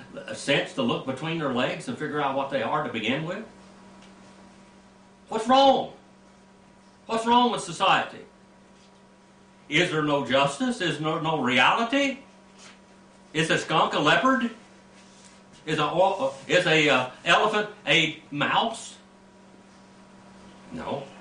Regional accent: United States; I know if you listen to me, I talk about my heritage. I'm American Indian. I talk about my family, and we were done wrong.

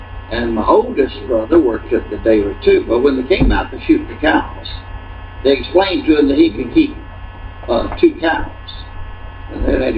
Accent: Georgia, United States; But I grew up in South Georgia.

